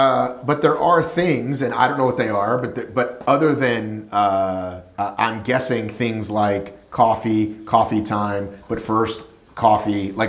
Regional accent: the South, United States; I grew up in the South

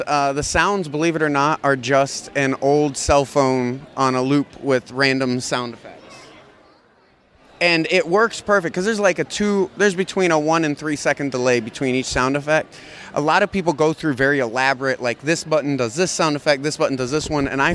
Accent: Columbus, Ohio, United States; I'm from Columbus, Ohio.

